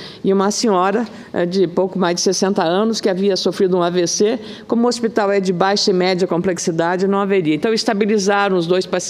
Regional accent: Rio Grande do Sul, Brazil; que é lá da minha terra, do Rio Grande do Sul, lá de São Marcos.

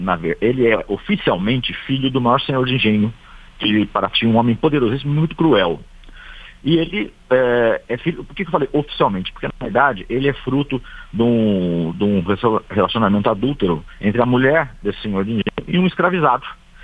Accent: Lorena, São Paulo, Brazil; eu sou de Lorena, né, perto de Aparecida, aqui em São Paulo mesmo, né? Pertinho de Paraty, uma hora e meia de Paraty.

